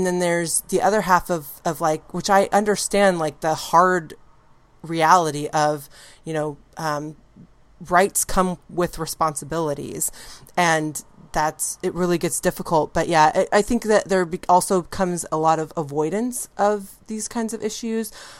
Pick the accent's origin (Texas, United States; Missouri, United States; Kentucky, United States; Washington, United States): Washington, United States; And then I grew up in the Pacific Northwest.